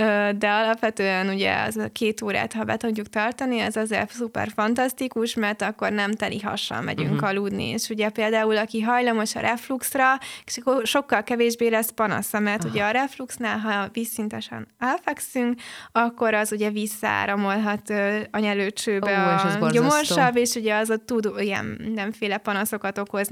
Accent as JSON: {"language": "Hungarian", "country": "Hungary", "said": "hát magyarok vagyunk, egyértelmű, hogy eszünk."}